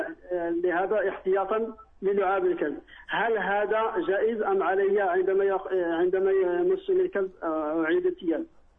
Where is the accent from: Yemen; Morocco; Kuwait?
Morocco; now in France; عندنا في المغرب